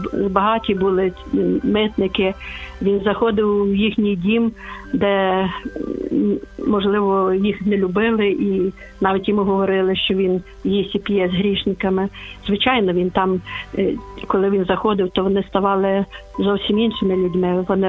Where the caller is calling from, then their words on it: Lviv, Lviv Oblast, Ukraine; Я зі Львова